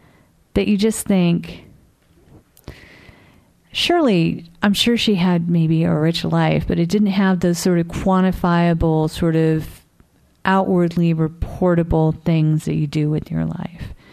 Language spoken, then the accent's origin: English; Sarasota, Florida, United States; writing obituaries at my hometown newspaper in Sarasota, Florida.